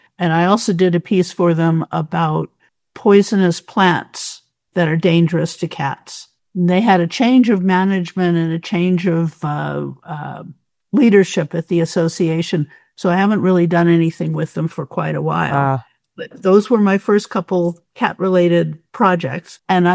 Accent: Rochester, New York, United States; Well, I was born and raised in Rochester.

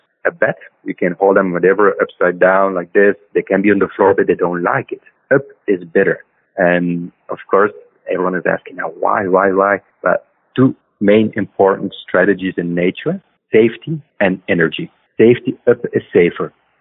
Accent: Belgium; I'm originally from Belgium.

